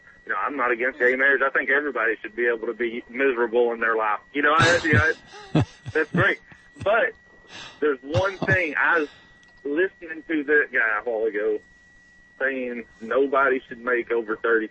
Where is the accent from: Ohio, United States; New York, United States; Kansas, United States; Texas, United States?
Texas, United States; I was calling basically, I'm born and raised in Texas.